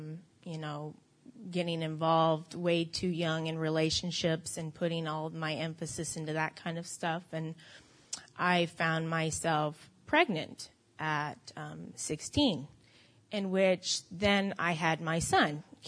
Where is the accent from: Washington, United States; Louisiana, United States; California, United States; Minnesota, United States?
California, United States; I grew up in Northern California with my mother and my father. I was raised in an Assembly of God church.